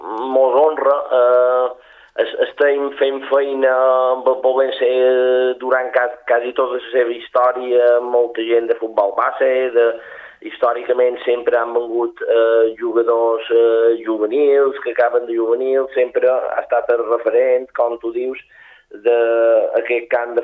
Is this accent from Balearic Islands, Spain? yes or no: yes; Balearic Islands, Spain; jo particularment com a mallorquí, m'agrada que hi hagi aquests equipos també que competeixin amb nosaltres